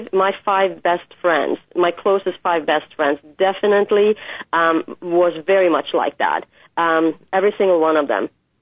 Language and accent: English; Norway; I grew up in Norway. And so when I was a little girl, about 12 years old, I started having pen pals from all over the world.